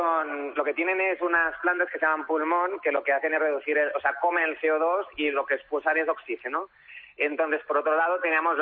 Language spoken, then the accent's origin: Spanish; Barcelona, Catalonia, Spain; yo soy de Barcelona